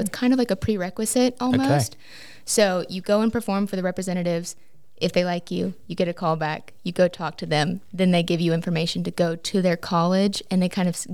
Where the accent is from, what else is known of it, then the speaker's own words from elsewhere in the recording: Georgia, United States; Okay, but before that, I went to high school in North Georgia.